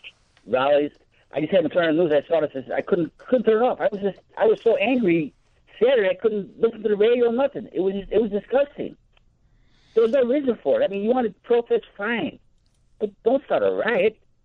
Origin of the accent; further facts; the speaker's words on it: Chicago, Illinois, United States; our city is terrible. It looks like a big sewer. I'm ashamed to say I came from Chicago.